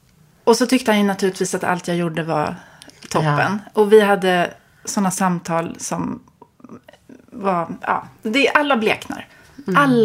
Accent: Stockholm, Stockholm County, Sweden; Ja, jag är uppvuxen på Östermalm.

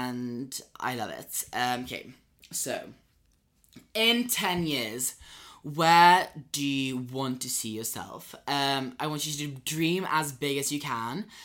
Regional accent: Sweden; English is a second language; now in London, United Kingdom; before I moved from Sweden, I was always quite sad, like, okay, well, I'll, like, move to London and find, like, an English boy here

